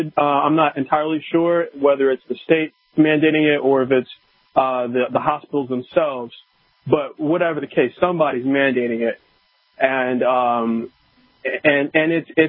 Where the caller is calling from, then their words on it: Portland, Oregon, United States; I'm calling from Portland, Oregon.